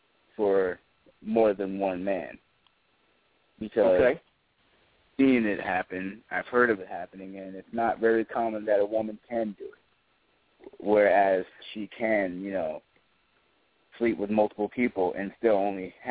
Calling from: Fox Plains, New Jersey, United States; I'm calling from Fox Plains, New Jersey.

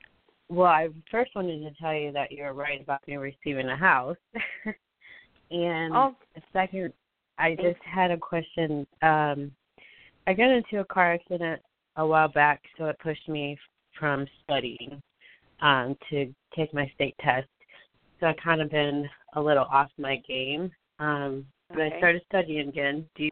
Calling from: Jacksonville, Florida, United States; Hi, Jorianne. … from Jacksonville, Florida.

